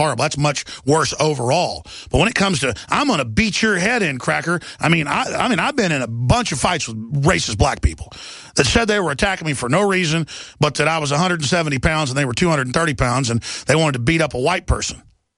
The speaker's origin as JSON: {"language": "English", "town": "Dallas", "region": "Texas", "country": "United States", "tie": "born or raised there", "said": "I've dealt with racist black people growing up in Dallas."}